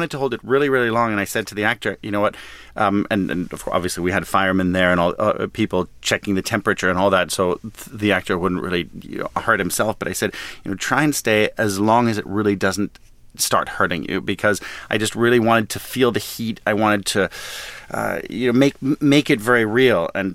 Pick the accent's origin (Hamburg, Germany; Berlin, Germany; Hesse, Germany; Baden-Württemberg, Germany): Berlin, Germany; growing up in Germany, and I grew up mainly in Berlin, so yes, it's, you know, the western part of Berlin, but it's right in the middle of the east.